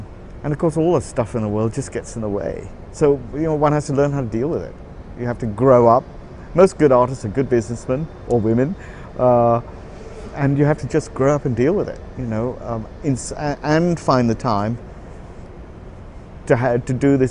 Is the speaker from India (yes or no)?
yes; India; now in United Kingdom; And I grew up in India, and in some ways I'm a foreigner there.